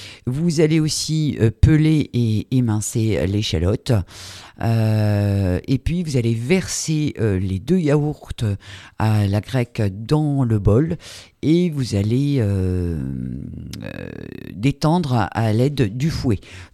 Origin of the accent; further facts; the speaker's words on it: France; Je suis française, donc j'ai dit ranch.